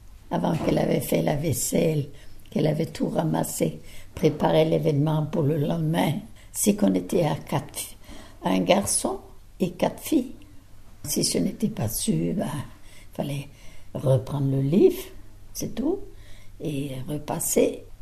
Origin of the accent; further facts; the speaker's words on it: Landunvez, Brittany, France; je suis née à Landunvez, au bourg de Landunvez, le 10 mars 1916.